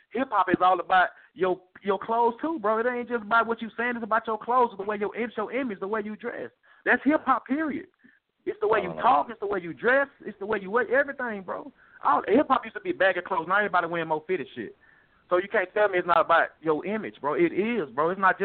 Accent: Texas, United States; I don't listen to … I'm from Texas, bro.

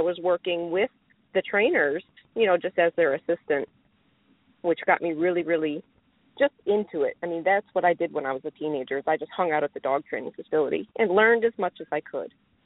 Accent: Texas, United States; I'm from South Texas.

